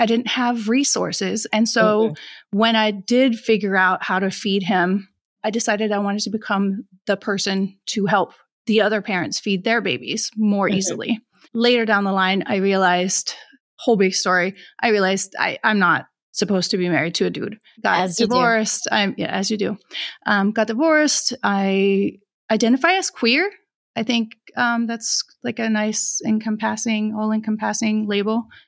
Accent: Denmark; born or raised there; English is a second language; moved away as an adult; now in United States

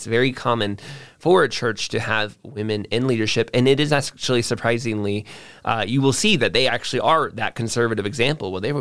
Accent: Florida, United States; And I was from Florida. I had just driven there all night long to get there in time for like orientation and stuff.

